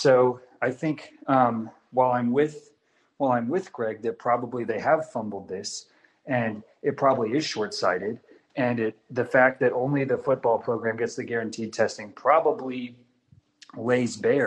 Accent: Texas, United States; I think that I'm from Texas, and I know at least in the case of the University of Texas

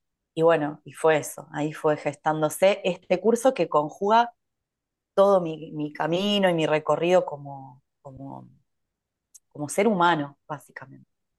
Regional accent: Rosario, Santa Fe, Argentina; born there; moved away; also born or lived in Costa Rica / Mexico; Soy argentina, nací en la ciudad de Rosario y ya hace 5 años que me fui de Argentina. Estuve viviendo en varios lugares del mundo, sobre todo y principalmente entre Costa Rica y México.

